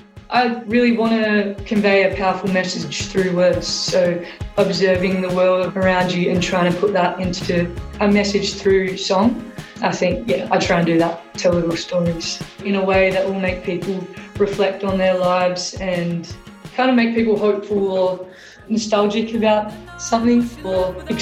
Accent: Perth, Western Australia, Australia; now in Melbourne, Australia; I'm originally from Perth, now based in Melbourne

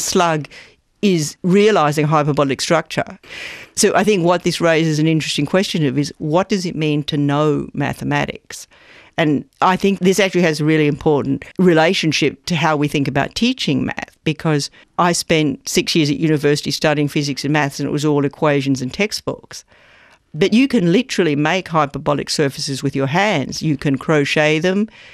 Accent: Brisbane, Queensland, Australia; now in United States; We both live in the United States, but growing up in Brisbane is what made me what I am. I believe I'm the person that I am because I'm a little girl from the outskirts of Brisbane.

